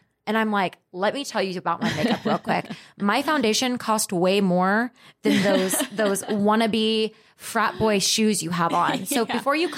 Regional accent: Dallas, Texas, United States; I used to love the guys that wore flashy stuff because like I grew up in Dallas and it was like the guys who acted like they had money.

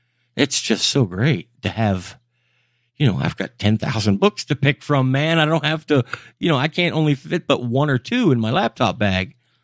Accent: Florida, United States; I come from South Florida.

